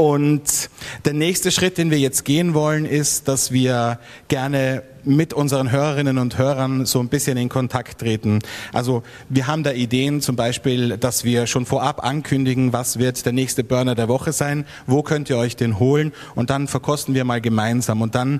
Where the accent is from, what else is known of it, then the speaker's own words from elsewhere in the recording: Burgenland, Austria; Hier in dem Fall ist es Pinot Noir, also eine Rotweinsorte, die vor allem bei uns im Burgenland sehr verbreitet ist.